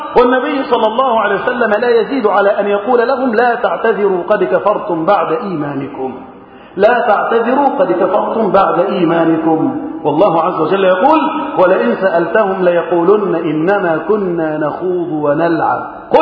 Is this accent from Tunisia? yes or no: no; Egypt; اللهم احفظ بلدنا مصر وسائر بلاد المسلمين من الفتن